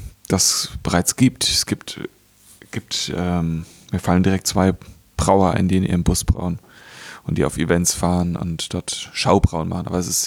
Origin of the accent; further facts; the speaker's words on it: East Germany, Germany; Ich komme aus der DDR, richtig.